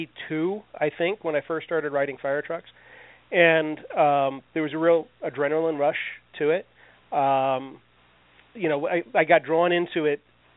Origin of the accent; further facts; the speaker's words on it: Virginia, United States; Well, I grew up in Virginia, right along the path for both of the Manassas campaigns in the Civil War.